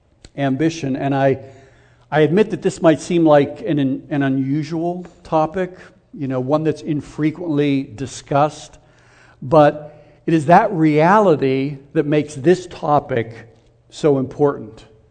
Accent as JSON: {"language": "English", "town": "Pittsburgh", "region": "Pennsylvania", "country": "United States", "tie": "born or raised there", "also_born_or_lived": "Philadelphia, Pennsylvania", "moved": "as an adult", "lives_now": "Tallahassee, United States", "said": "So I grew up in Pittsburgh, and Jason grew up in Pittsburgh too, right? So we share the black and gold thing. Lived there for about 20 years, and then lived in Philadelphia for about 30 years, and then moved down to Tallahassee about 3 years ago"}